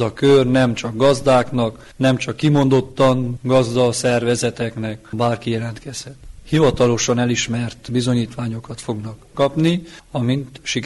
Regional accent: Mezőpanit, Mureș County, Romania; az RMG Marosfalu gazdásza, Mezőpanitból származom, és jelenleg a Marosvásárhelyi Szapienc hallgatója.

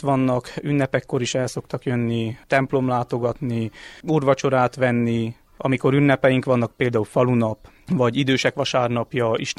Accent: Homoródalmás, Harghita, Romania; 29 éves, fiatal házasember, Homorodalmásról származom, innen 24 kilométerre is.

